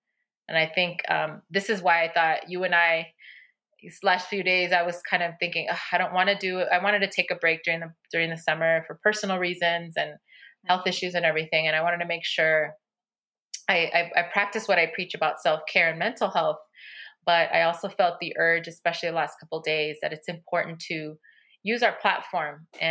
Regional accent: Inglewood, California, United States; I was raised in Inglewood, and during the 92 uprisings, a lot of people call it the LA riots

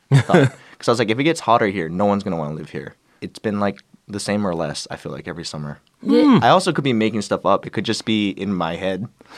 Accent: Hawaii, United States; now in Los Angeles, United States; I grew up in Hawaii, so, you know, it's like very, I'm not used to having to deal with crowds in general.

